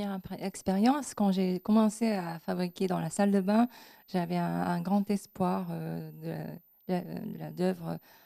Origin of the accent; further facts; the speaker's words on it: Kanagawa, Japan; Je suis issu du département de Kanagawa, donc pas loin de Tokyo.